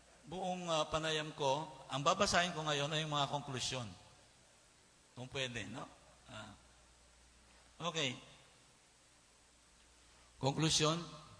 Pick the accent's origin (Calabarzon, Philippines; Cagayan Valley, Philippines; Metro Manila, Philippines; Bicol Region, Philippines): Bicol Region, Philippines; Taga Bicol ako eh, no? Mas maraming elemento, dugong negrito sa Bicol. At ikinatutuwa ko na meron akong ganyan.